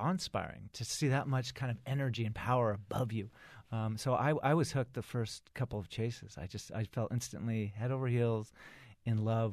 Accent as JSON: {"language": "English", "town": "Los Angeles", "region": "California", "country": "United States", "said": "And, you know, I'm from Los Angeles."}